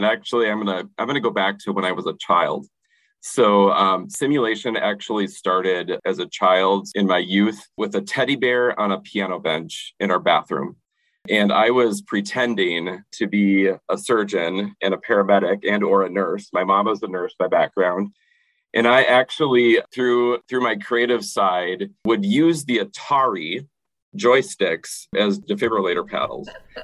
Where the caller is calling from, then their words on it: Minnesota, United States; I'm coming from Minnesota, the land of cold, but actually in the summer, we're actually very warm.